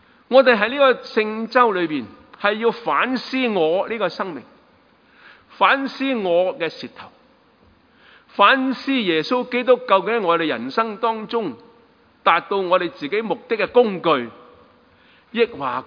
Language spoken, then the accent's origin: Chinese; Guangdong, China; accent: Cantonese; 我们广东话我们说踩你的